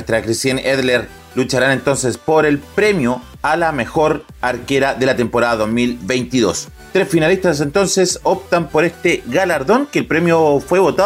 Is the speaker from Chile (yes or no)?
yes; Chile; una internacional que nos afecta a nosotros como chilenos